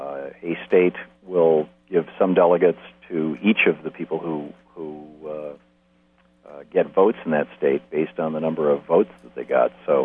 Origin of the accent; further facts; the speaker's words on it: Lansing, Michigan, United States; Lansing, Michigan.